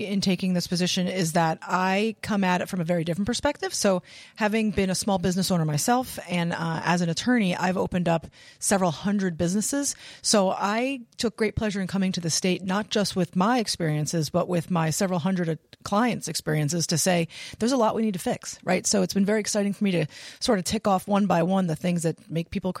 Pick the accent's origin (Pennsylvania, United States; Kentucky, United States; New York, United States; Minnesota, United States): Pennsylvania, United States; I am not. I actually was born and raised in Pennsylvania, but I went to URI and fell in love with both the state and my husband.